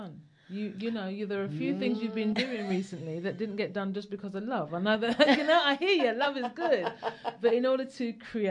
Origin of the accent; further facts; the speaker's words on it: London, United Kingdom; I was raised in London, as yourself.